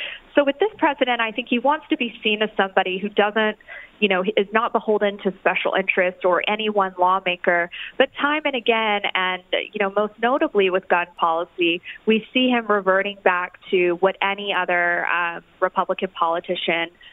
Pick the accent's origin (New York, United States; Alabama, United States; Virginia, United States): Alabama, United States; Tuscaloosa; I'm from Tuscaloosa, Alabama, born and raised there, and it's a very gun-friendly part of the country, to put it mildly.